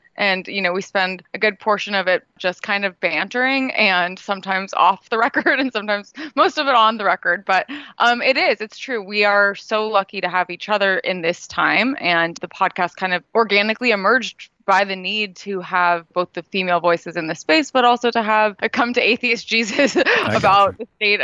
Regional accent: California, United States; my experience with yoga from like growing up in California was it started off with like the hot yoga stuff

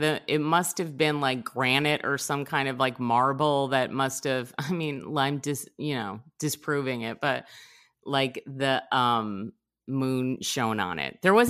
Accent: New Jersey, United States; I'm from New Jersey.

